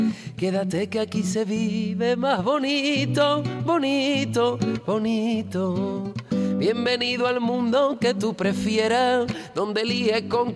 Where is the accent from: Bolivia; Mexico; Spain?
Spain; Rota, Andalusia; para un niño de pueblo, de un pueblo de Cádiz que soy, de Rota